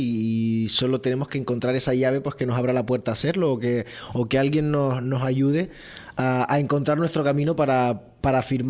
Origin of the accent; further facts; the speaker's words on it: Canary Islands, Spain; a la hora de ir a la universidad, pues salí de la isla y me fui a Las Palmas de Gran Canaria